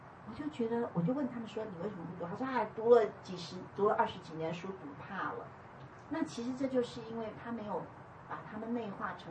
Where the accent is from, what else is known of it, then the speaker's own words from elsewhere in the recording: Taiwan; 我们在台湾长大的人